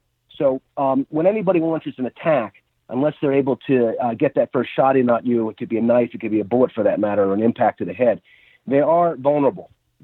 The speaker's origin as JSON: {"language": "English", "region": "New Jersey", "country": "United States", "tie": "born there", "said": "I am. Yep. I was born in New Jersey. I went to college here at Princeton"}